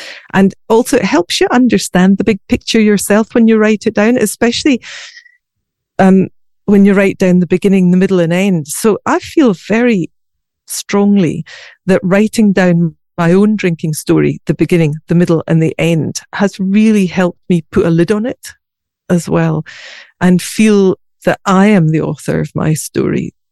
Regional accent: Scotland, United Kingdom; so I was brought up in Scotland and we used to go on sailing holidays and run wild in the fields and pick strawberries

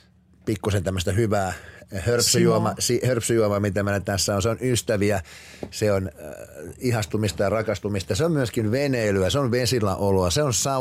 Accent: Inari, Lapland, Finland; olen Inarista syntyjäni ja siitä niin kuin Inarista vähän eteenpäin Kettujoella löytyy isäni kotitalo, missä silloin no käytännössä niin kuin asuttiin Inarin kylällä tai siis Kettujoella

